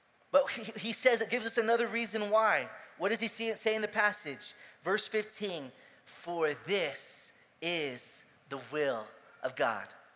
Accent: Texas, United States; And I'm, by the way, I'm Texan. We do whatever we want. We are free as Americans, as Texans.

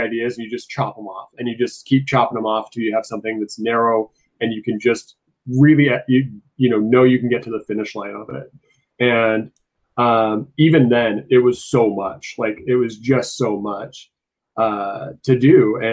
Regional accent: Oregon, United States; we're Oregon kids, rainy day kids. We stayed inside a lot and played video games growing up.

